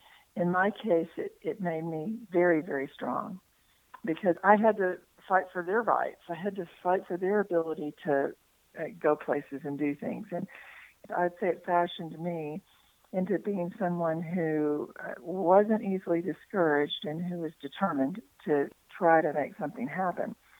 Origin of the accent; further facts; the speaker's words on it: Texas, United States; Chuck, I grew up in Texas and fortunately had the good luck to move on to a family farm when I was in middle school or just entering high school.